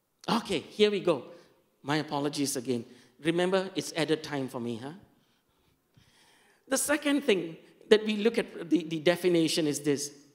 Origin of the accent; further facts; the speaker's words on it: Sentul, Kuala Lumpur, Malaysia; I come from Sentul, so yeah, okay.